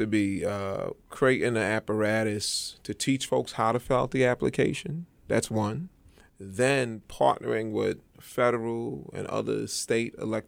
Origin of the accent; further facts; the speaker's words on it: New York City, New York, United States; I mean, you know, I'm from East New York. I'm integrated amongst the people. I think I'm more East New York than some folks that say they know about East New York or maybe from East New York.